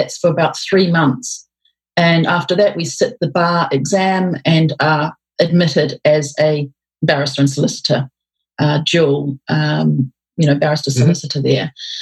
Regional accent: New Zealand; I'm originally from New Zealand, and those of you who have been to New Zealand will know that we call ourselves Kiwis.

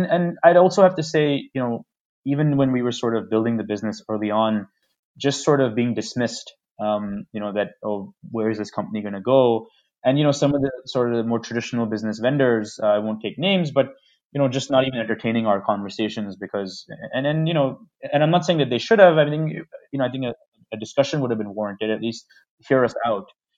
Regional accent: New York City, New York, United States; And I come from New York City, where traffic is worse than Bombay.

